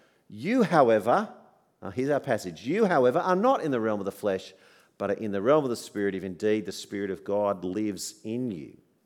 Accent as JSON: {"language": "English", "country": "Australia", "said": "My passport declares I'm Australian. This is my realm. Regardless of where my body is, Australia is where I belong"}